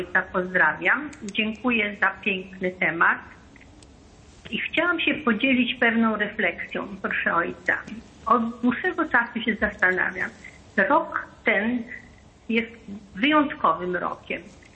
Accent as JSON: {"language": "Polish", "country": "Poland", "said": "Ja jestem dumna, że jestem Polką. Ja jestem dumna, że jestem kresowianką."}